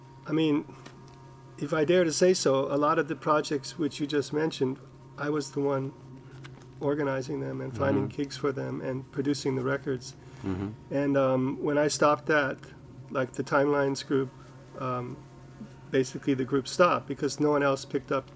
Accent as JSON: {"language": "English", "country": "United States", "tie": "born or raised there", "lives_now": "Europe", "said": "Yeah, I mean, the way I grew up playing music in the States was we didn't have any help from the government."}